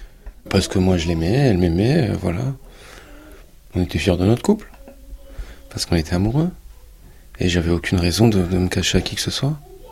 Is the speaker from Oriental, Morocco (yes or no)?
no; Casablanca, Casablanca-Settat, Morocco; moved away as an adult; Je suis né à Casablanca, au Maroc, où j'y ai passé toute mon enfance jusqu'au bac. Mon père est marocain, musulman. Ma mère est d'origine franco-allemande.